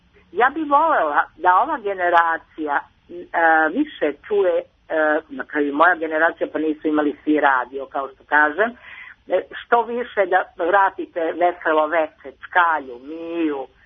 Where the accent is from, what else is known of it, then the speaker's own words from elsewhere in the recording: Sjenica, Šumadija and Western Serbia, Serbia; born there; S obzirom sam rođena u Sjenici.